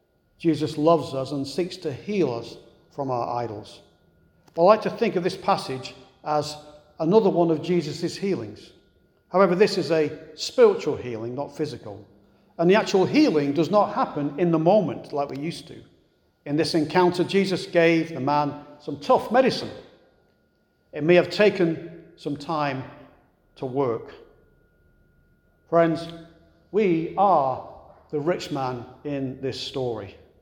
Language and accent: English; England, United Kingdom; scripture reminded me of my trip back to England a couple of weeks ago, walking through the cemetery in my hometown